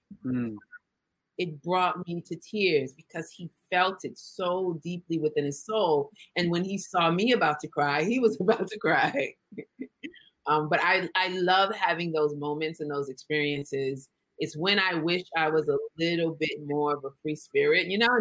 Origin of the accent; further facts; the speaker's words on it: California, United States; moved away as an adult; also born or lived in Washington, D.C.; now in New York, United States; I'm from the West Coast. I'm from the Bay Area in California. I've been in New York 20 years, lived in DC before that.